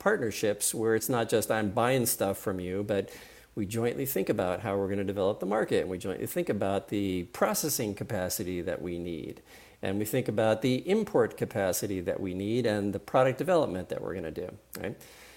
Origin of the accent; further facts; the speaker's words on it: San Diego, California, United States; Okay, so I'm at UW, but I got to admit I'm originally from San Diego, and I got only one sports team, and it's a baseball team, the Padres